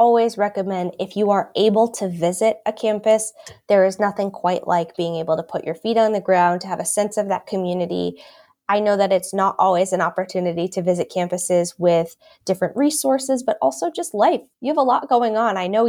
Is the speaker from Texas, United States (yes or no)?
no; Boston, Massachusetts, United States; As a Bostonian myself, I often lose sight and take for granted just how much there is going on here, right?